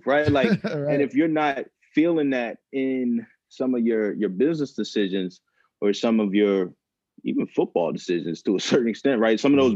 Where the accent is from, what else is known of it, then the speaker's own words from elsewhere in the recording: Baltimore, Maryland, United States; So 2013, got signed undrafted free agent to the Baltimore Ravens, my hometown team.